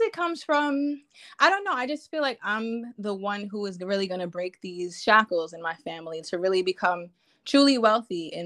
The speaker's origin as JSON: {"language": "English", "town": "Long Island", "region": "New York", "country": "United States", "said": "I'm from Long Island. I'm a teacher. Yeah. Shout out to Long Island."}